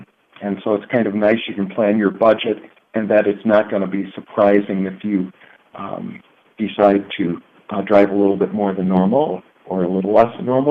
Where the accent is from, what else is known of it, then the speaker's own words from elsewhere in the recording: South Haven, Michigan, United States; in Kalamazoo, where I actually live now, I grew up in South Haven, where I actually live now